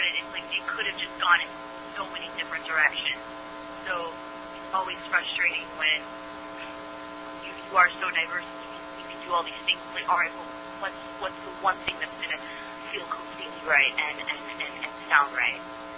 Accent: Florida, United States; now in New York, United States; I'm from Florida. So it's like the new metal capital.

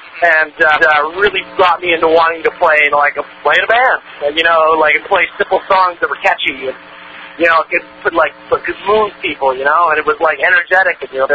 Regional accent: Canada; we're hockey fans by default due to that we're Canadian.

